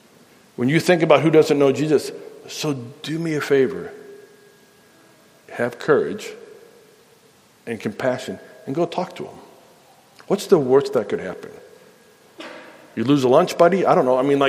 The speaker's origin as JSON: {"language": "English", "town": "Chicago", "region": "Illinois", "country": "United States", "tie": "born or raised there", "said": "I didn't grow up in Nebraska. I grew up outside of Chicago"}